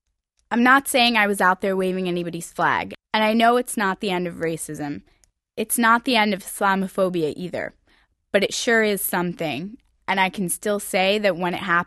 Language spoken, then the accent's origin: English; New Jersey, United States; I speak Arabic, and the Middle East is close to my heart. But I'm also firmly rooted in my home state of New Jersey, whose reputation is a great injustice.